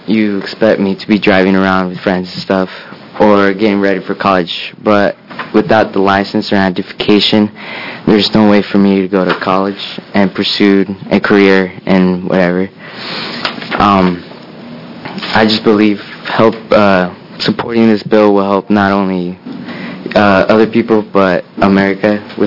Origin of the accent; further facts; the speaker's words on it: Oregon, United States; also born or lived in Mexico; I was born in Mexico, brought here only at the age of six months. I lived my life in Oregon all my life.